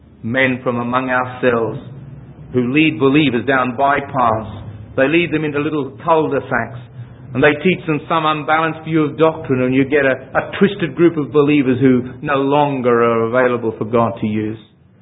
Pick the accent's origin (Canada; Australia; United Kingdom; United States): Australia; Elizabeth, South Australia; they don't speak with our accent anymore, remembering that we're from Elizabeth and we had a lot of people there with these very peculiar, you know, accents from the old land